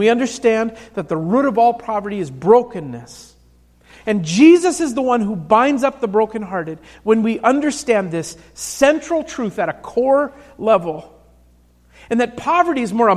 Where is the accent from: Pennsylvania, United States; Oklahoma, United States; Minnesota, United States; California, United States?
Minnesota, United States; Minneapolis; now in Montgomery, United States; I came from Minneapolis, where there's very little homelessness visible on the street corners, to Montgomery, where every third street corner has somebody with a cardboard sign.